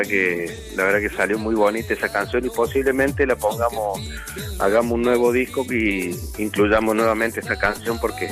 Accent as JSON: {"language": "Spanish", "region": "Córdoba", "country": "Argentina", "moved": "yes", "lives_now": "Barcelona, Spain", "said": "De Córdoba, Argentina. De Córdoba, pero del otro lado del charco."}